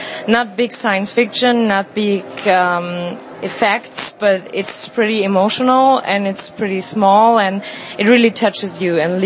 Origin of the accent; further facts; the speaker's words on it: Germany; Because when I grew up in Germany, next to the border to the east, we had Chernobyl.